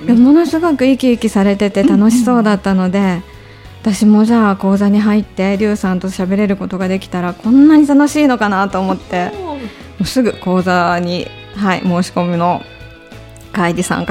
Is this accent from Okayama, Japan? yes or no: yes; Okayama, Japan; 岡山から来た